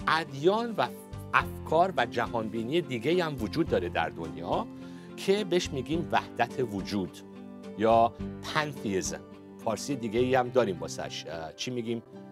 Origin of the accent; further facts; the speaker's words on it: Iran; من خودم توی خانواده بزرگ شدم، خانواده دراویش در ایران